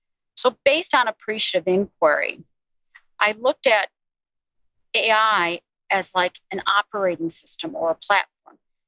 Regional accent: Detroit, Michigan, United States; So imagine this. I grew up in Detroit, Michigan.

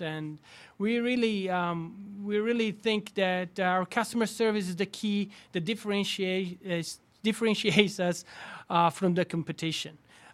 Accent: Como, Lombardy, Italy; I'm Italian. I was born and raised in Lake Como, which is a northern side of Italy, close to the Swiss Alps.

